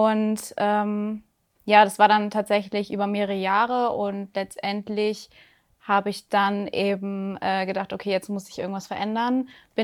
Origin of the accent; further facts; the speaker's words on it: Hanover, Lower Saxony, Germany; Ich bin 27 Jahre alt, ich komme aus Hannover